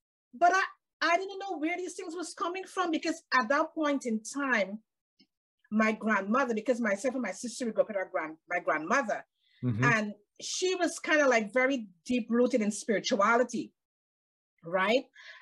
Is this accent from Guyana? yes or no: yes; Guyana; moved away as an adult; now in United States; Yes, I'm from Guyana. That's a country in South America. That is where I grew up. And then the latter part of my years, I migrated to the United States.